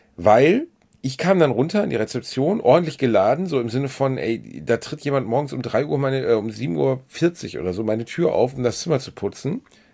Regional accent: Gelsenkirchen, North Rhine-Westphalia, Germany; Meine Heimatstadt Gelsenkirchen

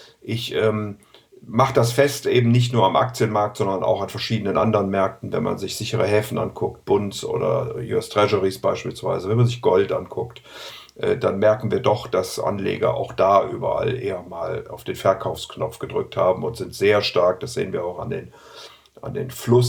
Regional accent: Rhineland, Germany; ich bin ja Rheinländer

